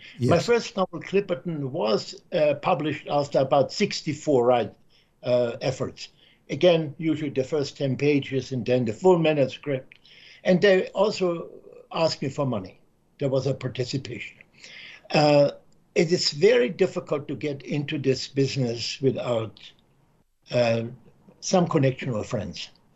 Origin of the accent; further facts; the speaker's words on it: Munich, Bavaria, Germany; English is a second language; So I was born in the Second World War. I have some very dim memory of the Second World War in Munich. We got bombed.